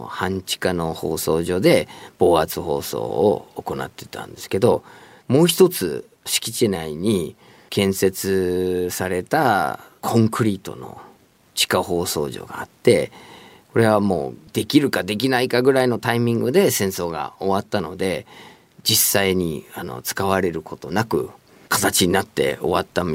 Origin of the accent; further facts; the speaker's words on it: United States; 相手国、僕の母国のアメリカから来る電波をどうやってかき消すか